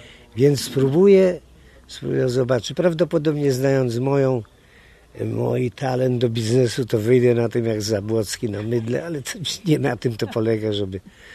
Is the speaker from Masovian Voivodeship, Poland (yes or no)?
no; Kraków, Lesser Poland, Poland; moved away as an adult; now in Kielce, Poland; w ogóle przeniosłem się z Krakowa do Kielc w ogóle.